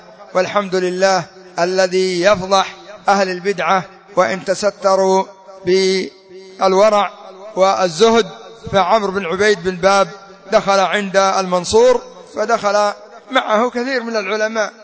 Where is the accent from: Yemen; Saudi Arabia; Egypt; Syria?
Yemen; الدعايات الاشتراكية عندنا في اليمن أن المرأة لا يجوز لها أن تحلب البقرة